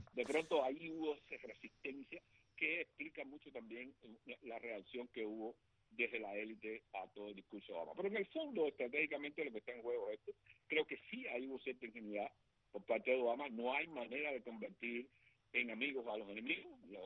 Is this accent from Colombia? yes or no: no; Cuba; Somos los cubanos los que tenemos que lograr el asunto.